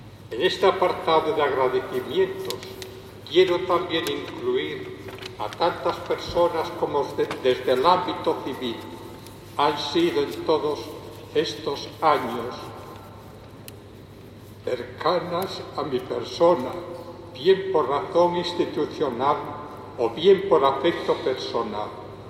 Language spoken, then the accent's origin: Spanish; Robledo de la Valduerna, Castile and León, Spain; Gracias muy sentidas al presidente y la Junta Vecinal de mi pueblo, de Robledo de la Valduerna.